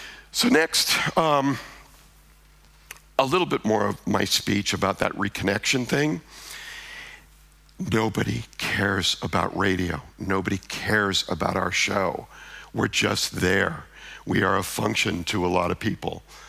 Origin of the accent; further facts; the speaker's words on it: United States; I'm an American, I apologize.